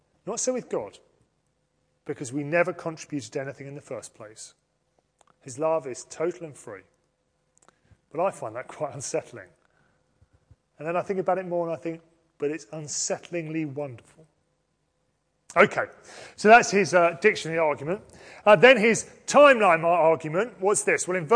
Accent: United Kingdom; born there; I was British before I had a passport, by virtue of the Britishness of my parents and the fact that I was born in these great islands.

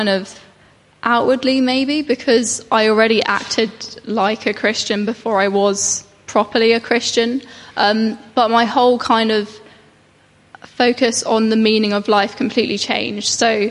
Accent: Clapham, London, United Kingdom; I grew up in Clapham, which is in London. It's nowhere near Clapham Junction, in case you're wondering. But we moved to Wallington when I was 9

